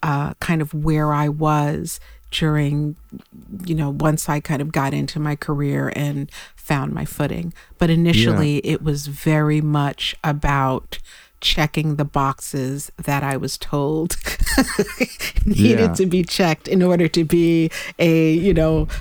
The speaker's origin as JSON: {"language": "English", "town": "Brooklyn", "region": "New York", "country": "United States", "tie": "born or raised there", "said": "I was raised in Brooklyn by a Haitian father and a Puerto Rican mother. And being first generation, you know"}